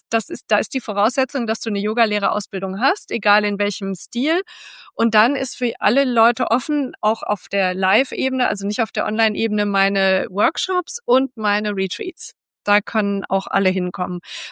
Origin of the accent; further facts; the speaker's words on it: Frankfurt am Main, Hesse, Germany; ich komme aus Frankfurt am Main, da gab es, glaube ich, zwei Yoga-Studios oder so.